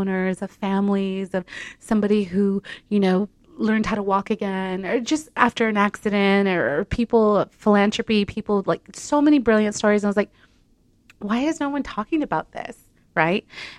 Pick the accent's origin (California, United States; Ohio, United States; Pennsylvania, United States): California, United States; I am originally from Orange County. My okay. parents came in the '80s with the low immigration wave, and my brother and I were born here.